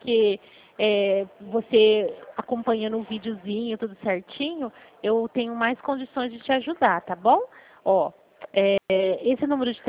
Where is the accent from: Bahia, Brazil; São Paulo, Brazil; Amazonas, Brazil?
São Paulo, Brazil; Eu sou do interior de São Paulo